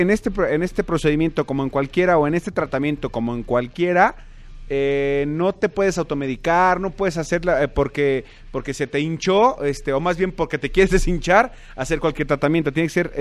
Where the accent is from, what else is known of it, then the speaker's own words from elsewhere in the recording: Mexico; como buen mexicano